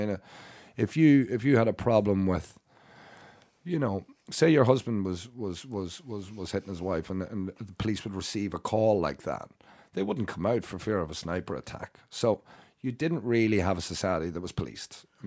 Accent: Dublin, Leinster, Ireland; born there; also born or lived in Carlow; I was born in Rotunda here in Dublin, and my mum, we lived on Gardiner Street

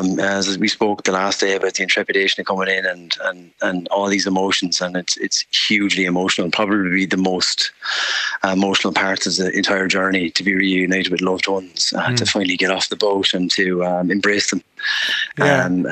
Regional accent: Ireland; Yeah, it's a testament to being Irish, Ray, I believe, and being part of a community of Irish people, and the giving nature of people in this country is amazing.

